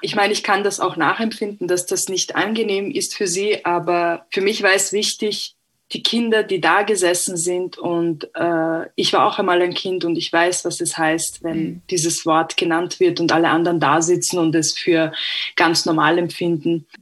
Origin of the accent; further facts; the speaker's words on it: Vienna, Austria; ich bin Wienerin, ich bin Serbin und ich bin Romni. Also ich bin alles, ja.